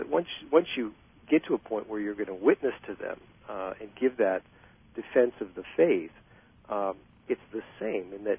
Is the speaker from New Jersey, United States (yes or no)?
no; Nebraska, United States; now in Pennsylvania, United States; growing up in Nebraska or serving in California or the East Coast